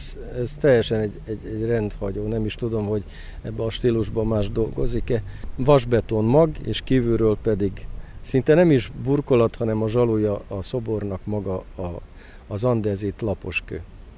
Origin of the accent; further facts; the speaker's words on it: Zakarpattia Oblast, Ukraine; Hát igen, kisebbségi magyar vagyok ott Kárpátalján, Ukrajnában